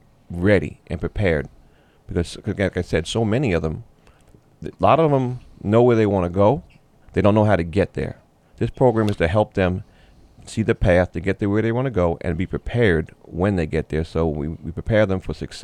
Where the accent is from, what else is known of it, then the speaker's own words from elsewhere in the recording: Staten Island, New York, United States; No, I grew up in Staten Island, New York.